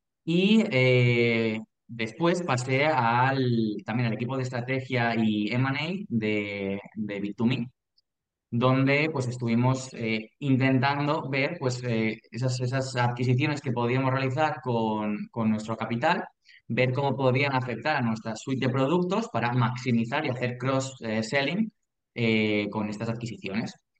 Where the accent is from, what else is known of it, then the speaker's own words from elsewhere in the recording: Barcelona, Catalonia, Spain; yo soy un chaval de Barcelona directamente